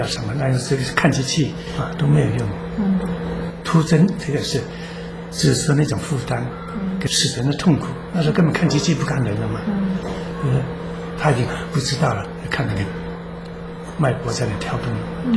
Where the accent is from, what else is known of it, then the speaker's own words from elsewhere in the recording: China; 那我们中国人最后这句话常常是不容易讲